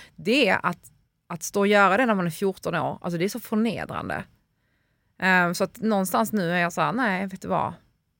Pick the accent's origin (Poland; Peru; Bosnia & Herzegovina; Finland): Poland; now in Sweden; den här låten får mig att tänka på min pappa och min uppväxt i Polen